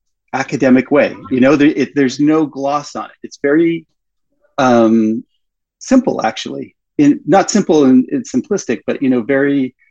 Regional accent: Toronto, Ontario, Canada; the apartment building I grew up in Toronto.

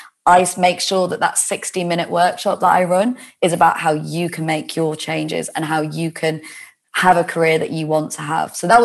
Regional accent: Leeds, Yorkshire and the Humber, United Kingdom; also born or lived in Manchester; now in London, United Kingdom; as a northerner from Leeds originally, but, you know, moving down to London, I came down from Manchester

